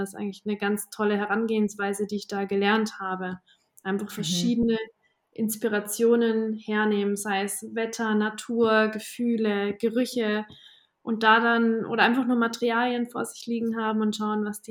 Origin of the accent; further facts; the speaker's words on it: Coburg, Bavaria, Germany; Meine Familie, die macht das standortmäßig in Coburg, in meiner Heimatstadt, schon seit 1895